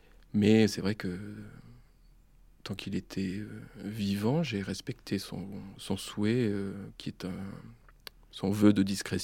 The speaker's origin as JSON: {"language": "French", "town": "Tarbes", "region": "Occitanie", "country": "France", "tie": "born or raised there", "also_born_or_lived": "Lourdes", "said": "j'ai grandi à Tarbes et Lourdes, et donc à l'école"}